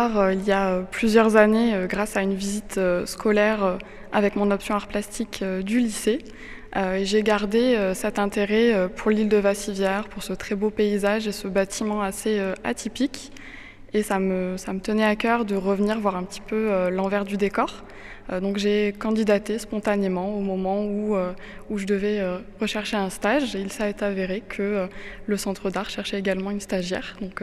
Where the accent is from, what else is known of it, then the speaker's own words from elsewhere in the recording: Nouvelle-Aquitaine, France; À l'origine, je viens de Corrèze, donc je connaissais un petit peu le centre d'art.